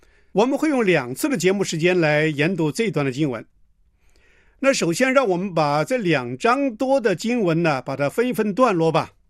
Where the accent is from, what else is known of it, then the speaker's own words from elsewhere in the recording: China; 我相信在中东那个地方的牧羊人呢，跟我们中国人牧羊人啊，跟羊的关系是有很大的区别的